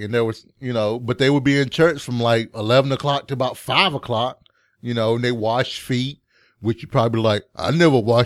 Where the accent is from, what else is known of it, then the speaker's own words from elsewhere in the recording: Mount Airy, North Carolina, United States; So I grew up in Mount Airy, North Carolina.